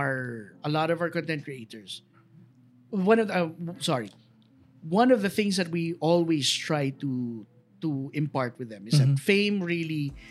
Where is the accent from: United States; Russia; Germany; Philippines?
Philippines; Especially more pa nga, ako, as a Filipino who sees the good and the bad.